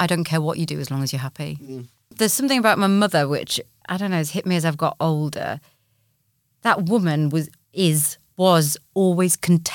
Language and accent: English; Newcastle, North East England, United Kingdom; I grew up in a not over the very northern environment. I'm from Newcastle originally, so very, very northern parents.